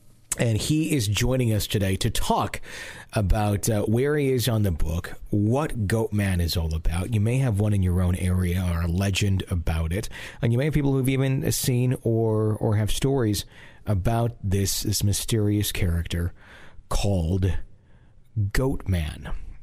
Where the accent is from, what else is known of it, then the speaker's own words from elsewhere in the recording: Wisconsin, United States; He's from my home state of Wisconsin.